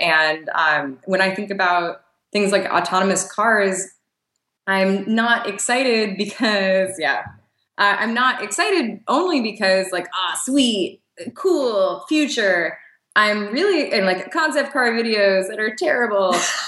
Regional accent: New York, United States; Because like, I'm from New York and there was that legislation

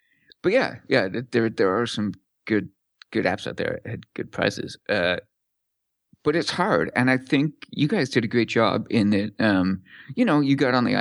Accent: Canada; I said $6 because I'm Canadian, so you get Canada tax.

